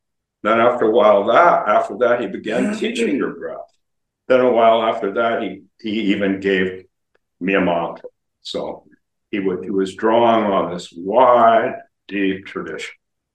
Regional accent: Palo Alto, California, United States; I think I just told it to Jerry yesterday in Palo Alto, my hometown, and once a week.

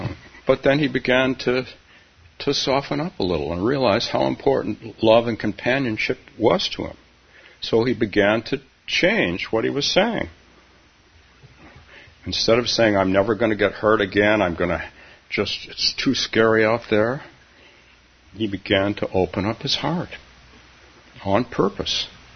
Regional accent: Palo Alto, California, United States; Palo Alto, my hometown in California.

